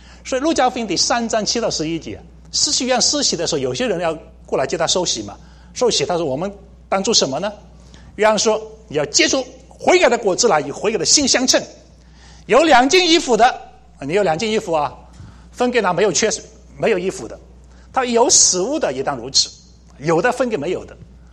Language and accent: Chinese; China; 就好像我们中国人吃的那个丝宁小汤圆